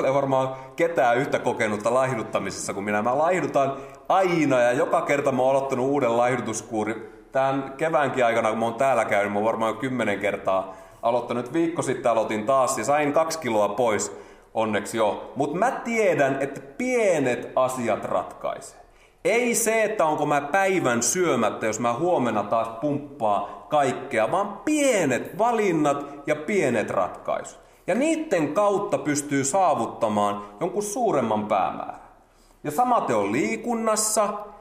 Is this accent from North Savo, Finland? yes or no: no; Alajärvi, South Ostrobothnia, Finland; Vaikka mä oon Alajärveltä, niin mä en tunne näitä termejä.